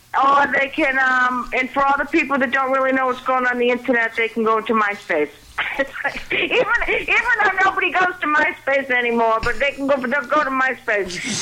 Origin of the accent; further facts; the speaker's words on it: Boston, Massachusetts, United States; I wrote a cookbook called Mistress of the Mob Cuisine about growing up in the North End of Boston.